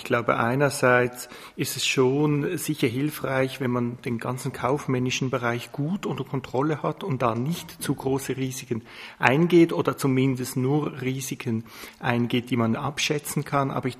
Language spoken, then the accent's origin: German; Switzerland; wie das zum Beispiel bei uns in der Schweiz doch in vielen Fällen stattfindet.